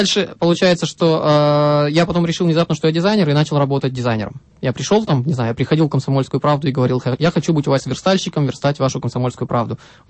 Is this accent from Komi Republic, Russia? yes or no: no; Zeya, Amur Oblast, Russia; also born or lived in Ufa; now in Novosibirsk, Russia; Родился я под Уфой где-то, да, потом учился в детском саду и учился в садике в обычной школе на Дальнем Востоке, потом приехал в Новосибирск.